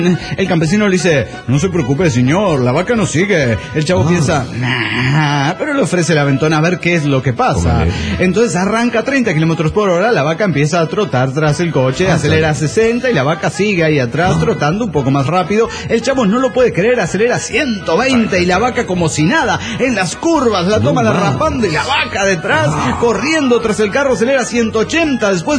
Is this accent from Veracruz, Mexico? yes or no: no; Cancún, Quintana Roo, Mexico; de Cancún.